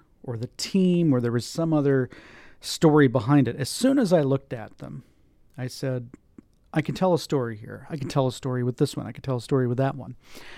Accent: Tampa, Florida, United States; my hometown of Tampa, Florida

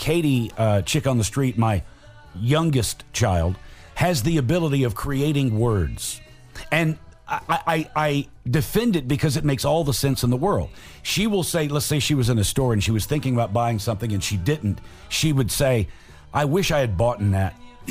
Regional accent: Alabama, United States; I related to that because I was raised in Alabama. And we were raised with those words.

